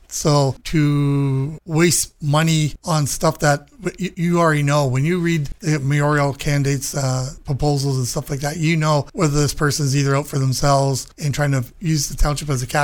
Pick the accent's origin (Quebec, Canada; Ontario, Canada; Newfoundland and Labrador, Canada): Ontario, Canada; Mount Brydges; I'm from Mount Bridges. I've lived there for 50 years. I raised my children there.